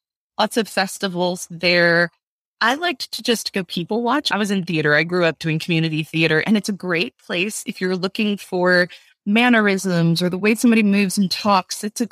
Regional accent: Baton Rouge, Louisiana, United States; I've always been drawn to that city. I grew up in Baton Rouge.

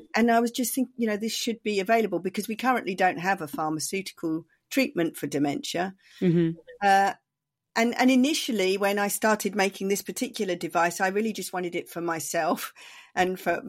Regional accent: England, United Kingdom; now in California, United States; I moved to California from England and got involved in the biohacking thing.

